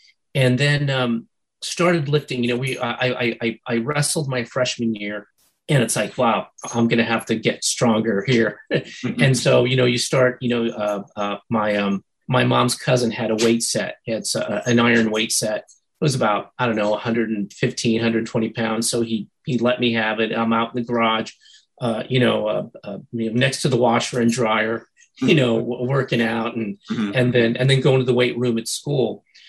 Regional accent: California, United States; So I grew up in the San Gabriel Valley, which is probably about 25 to 28 miles from Santa Monica.

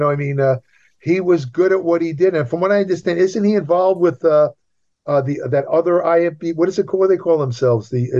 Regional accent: New York, United States; Because I'm from New York, and, you know, gave me a chance.

